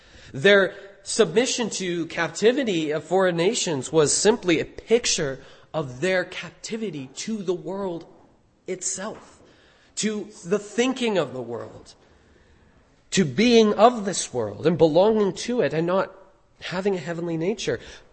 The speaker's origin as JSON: {"language": "English", "country": "Canada", "said": "We're in Canada. We live in Canada. I am a Canadian."}